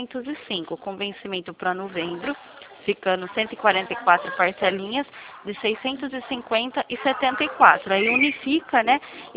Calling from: Limeira, São Paulo, Brazil; Eu falo de Limeira, São Paulo.

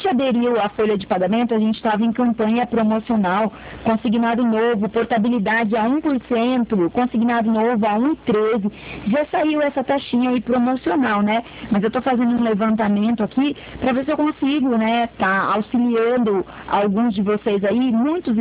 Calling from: Curitiba, Paraná, Brazil; eu sou daqui de Curitiba.

